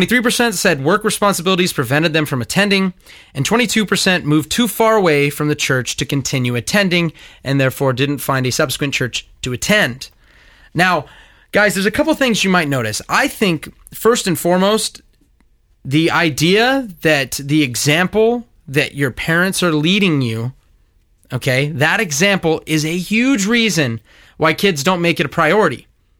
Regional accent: Simi Valley, California, United States; I grew up here in Simi Valley and where the church is that I attend to this day

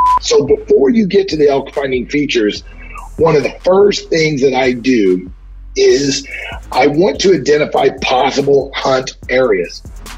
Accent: Missouri, United States; You know, I said this earlier when we started recording. I'm originally from Missouri, and I started elk hunting, you know, in my early 20s from Missouri.

